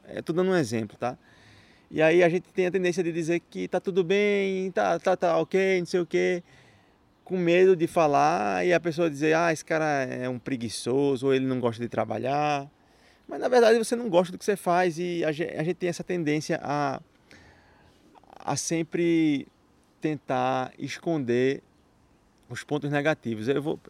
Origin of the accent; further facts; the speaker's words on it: Brazil; no Brasil, foi onde eu cresci, foi onde eu me criei